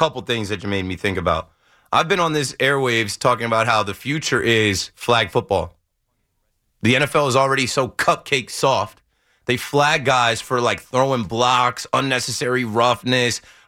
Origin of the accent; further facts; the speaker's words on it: Ocean Township, New Jersey, United States; Growing up in Ocean Township, where I'm from, I grew up in Middlebrook Apartments, where we all have fields in front of our apartments.